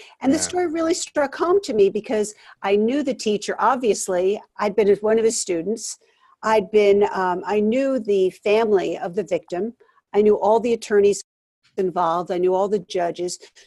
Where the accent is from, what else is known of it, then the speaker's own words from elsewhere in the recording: Poughkeepsie, New York, United States; I grew up here in Poughkeepsie, New York, and in 1969, of course, I'm dating myself